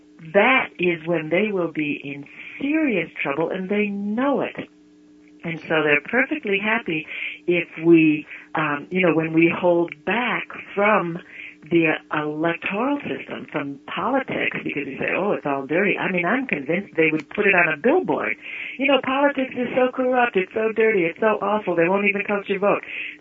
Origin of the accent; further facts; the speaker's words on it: Michigan, United States; You know, I grew up in Michigan. Why wasn't Detroit rich?